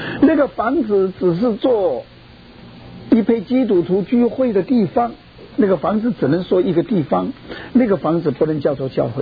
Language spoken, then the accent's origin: Chinese; China; 这是我们中国人翻译的时候给他加上一个教会